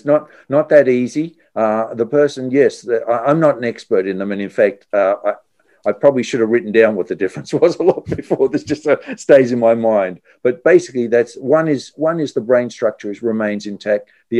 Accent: Melbourne, Victoria, Australia; also born or lived in Japan / Thailand / Singapore; now in Sydney, Australia; I live in Sydney. I have lived in Melbourne. I grew up in Melbourne, but I've lived in Sydney most of my adult life when I was in Australia. But don't forget, I left Sydney in 1984 and came back to Australia in 2008.

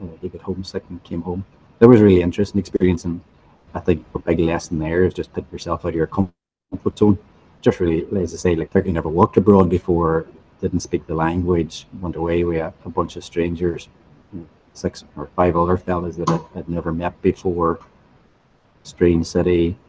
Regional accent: Derry, Northern Ireland, United Kingdom; Eventually came back to Derry then, to my hometown, to bring up the family.

